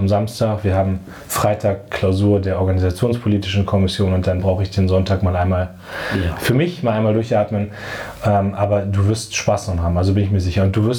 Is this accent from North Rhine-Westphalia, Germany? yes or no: no; Munster, Lower Saxony, Germany; bei uns in der Nähe von meinem Heimatort Munster in der Lüneburger Heide